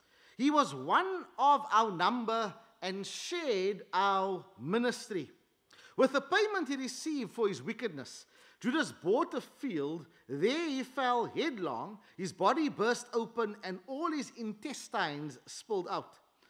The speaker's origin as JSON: {"language": "English", "country": "South Africa", "said": "And so that settles this idea that I am South African first, or whatever my ethnicity might be."}